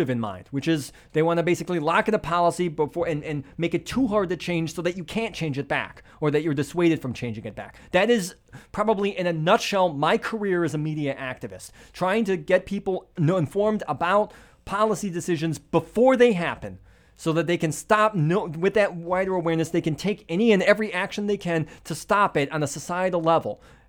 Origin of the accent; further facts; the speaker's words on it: Michigan, United States; A little bit of background. I'm from Michigan.